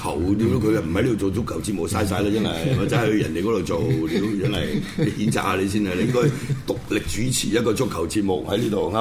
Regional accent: Hong Kong; 咁但係我香港人就會諗

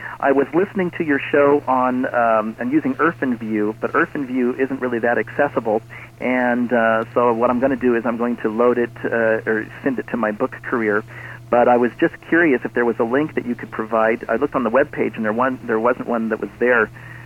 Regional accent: United States; now in Vienna, Austria; And I grew up in the United States. I've been over here for a long time now, but I thoroughly enjoy your podcasts.

